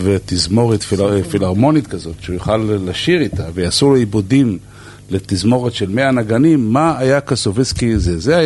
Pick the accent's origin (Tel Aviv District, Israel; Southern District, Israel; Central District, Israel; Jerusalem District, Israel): Tel Aviv District, Israel; Herzliya; זאת אומרת, אני גדלתי בהרצליה.